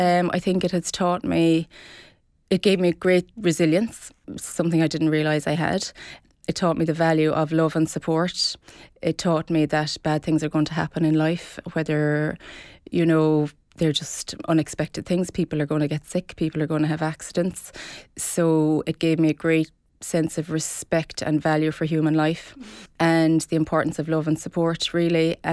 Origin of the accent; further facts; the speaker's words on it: Tralee, Munster, Ireland; I am from Tralee